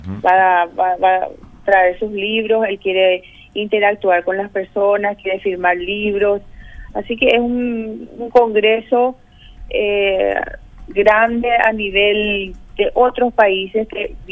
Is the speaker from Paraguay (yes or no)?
yes; Paraguay; Y somos capaces como paraguayos.